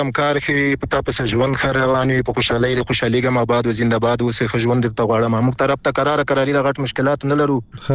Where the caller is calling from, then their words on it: Paktika, Afghanistan; د افغانستان د پکتیکا ولایت نه در سره پلایم